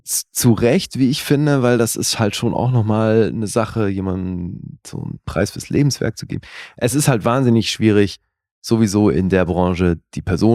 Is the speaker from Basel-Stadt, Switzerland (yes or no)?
no; Bern, Switzerland; born or raised there